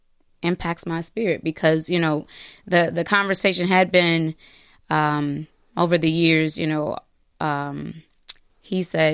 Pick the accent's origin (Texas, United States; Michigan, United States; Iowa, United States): Iowa, United States; Davenport; So I'm not from the Twin Cities. I'm from the Quad Cities in Iowa. And I say that because I'm from Davenport, Iowa, and it's right across the river from Rock Island, Illinois, very similar to Minneapolis and St. Paul.